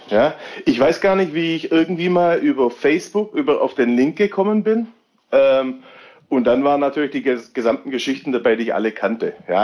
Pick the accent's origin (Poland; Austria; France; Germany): Germany; Haigerloch, Baden-Württemberg; now in Ofterdingen, Germany; Ich komme ursprünglich aus Haigerloch.